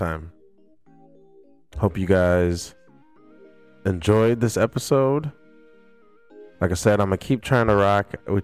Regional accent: Mount Clemens, Michigan, United States; It is in my hometown of Mount Clemens at the Stadium Nightclub.

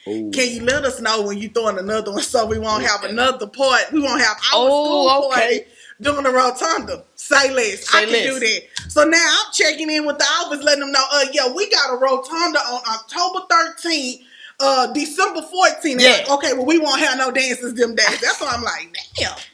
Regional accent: Beaumont, Texas, United States; So, you know, I'm from Beaumont, Texas, baby. BMT, Golden Triangle.

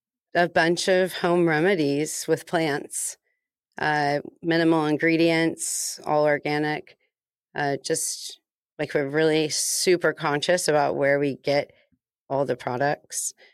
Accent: Tulsa, Oklahoma, United States; I was born in Tulsa, Oklahoma, and I lived there for the first 23 years of my life.

